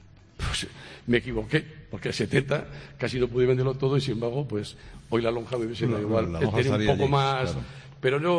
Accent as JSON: {"language": "Spanish", "region": "La Rioja", "country": "Spain", "said": "bien porque soy amante de los vinos, bien porque soy riojano"}